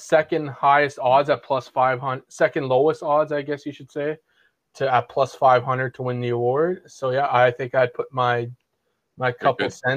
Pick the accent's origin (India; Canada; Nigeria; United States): Canada; Like, I think as a Canadian, I think we have potential to be a good.